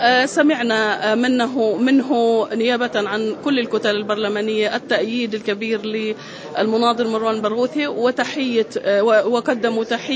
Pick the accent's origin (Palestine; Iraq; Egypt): Palestine; نحن نعرف كفلسطينيين المحبة والتقدير والاحترام ومكانة القضية الفلسطينية في نفوس كل التونسيين